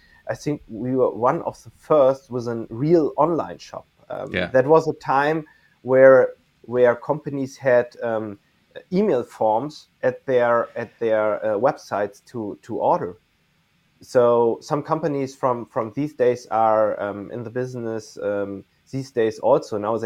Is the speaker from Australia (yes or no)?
no; Lübeck, Schleswig-Holstein, Germany; And then I come to study here in Lübeck, my hometown, and then everything was offline.